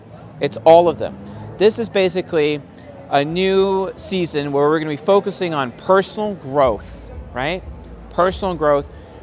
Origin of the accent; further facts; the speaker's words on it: Washington, United States; Yeah, I'm from Washington State, up in the San Juan Islands.